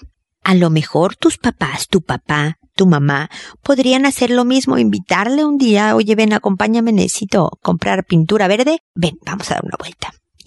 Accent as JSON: {"language": "Spanish", "country": "Mexico", "lives_now": "Chile", "said": "obviamente de mi tierra, México, de Chile, donde estoy viviendo"}